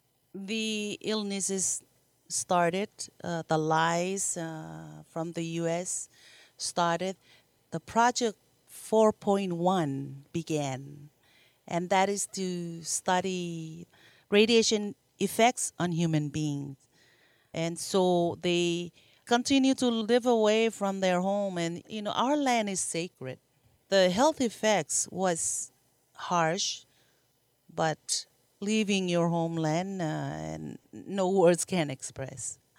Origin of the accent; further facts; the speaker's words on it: Marshall Islands; I grew up in the Marshall Islands and born and raised, and it's a beautiful paradise.